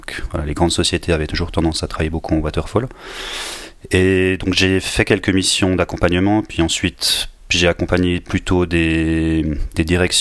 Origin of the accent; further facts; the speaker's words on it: Switzerland; accent: Swiss; vous allez peut-être déceler un petit accent suisse. Donc, je suis suisse, j'ai grandi dans une région assez rurale au nord de la Suisse, pas très loin de Bâle, et puis j'ai fait mes études dans une école d'ingénieurs à Lausanne